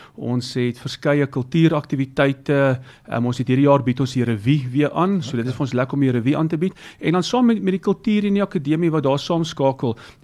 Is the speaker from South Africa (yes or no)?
yes; Heidelberg, Gauteng, South Africa; Ja, tuisdorp. Ek is gebore in Heidelberg, so dis vir my baie lekker om nou terug te keer na my wortels toe.